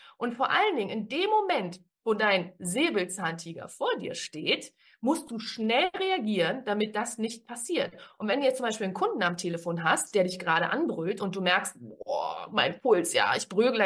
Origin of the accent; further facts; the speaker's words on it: Berlin, Germany; ich komme aus Berlin